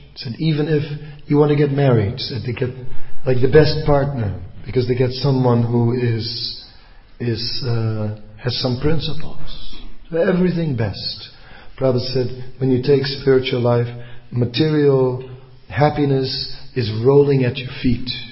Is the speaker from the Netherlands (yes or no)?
yes; Netherlands; It's like we are from Holland. I always see someone from Holland and you know. Holland. In Holland we have a sport called slootje springen.